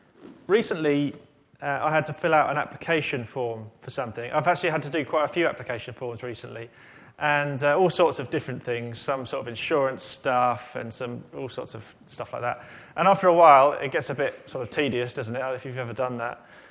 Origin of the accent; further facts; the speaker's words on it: England, United Kingdom; I kind of know that I am British, apart from when it comes to sport. And when it gets to sport, I'm not British, I'm English.